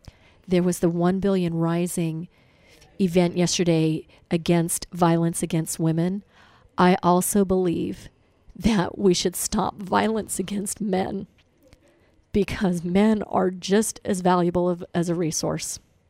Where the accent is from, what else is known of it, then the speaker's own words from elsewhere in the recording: San Francisco, California, United States; as a child growing up in San Francisco, I witnessed many of the homeless Vietnam vets that were wandering aimlessly in the streets of the Tenderloin and across San Francisco